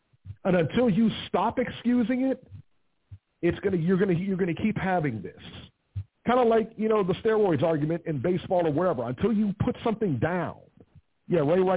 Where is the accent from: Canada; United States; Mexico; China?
Mexico; Beeb is Lebanese. I'm Mexican.